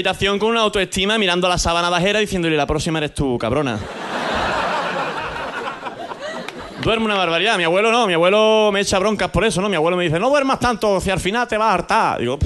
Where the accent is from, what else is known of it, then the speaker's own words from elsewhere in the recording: Andalusia, Spain; Soy andaluz